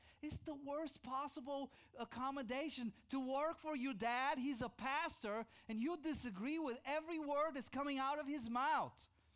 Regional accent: Romania; As I grew up in Romania, after 1989, that the communism came down

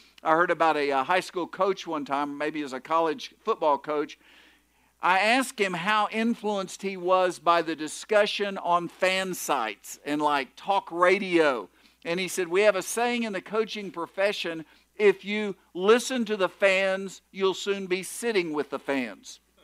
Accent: Oklahoma City, Oklahoma, United States; This actually was in my hometown in Oklahoma City.

